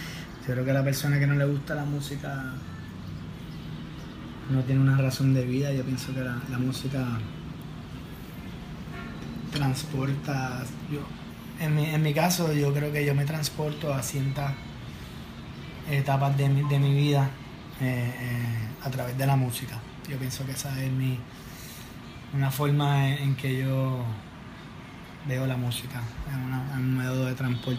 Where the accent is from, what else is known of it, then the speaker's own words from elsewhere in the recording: Puerto Rico; yo soy puertorriqueño